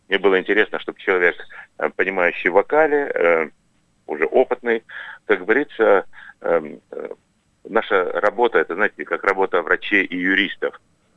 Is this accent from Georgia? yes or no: no; Russia; Ну, вообще-то говоря, мы из России.